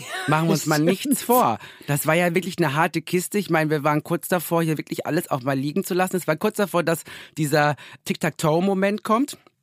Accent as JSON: {"language": "German", "region": "North Rhine-Westphalia", "country": "Germany", "said": "Also ich komme ja aus dem Ruhrgebiet"}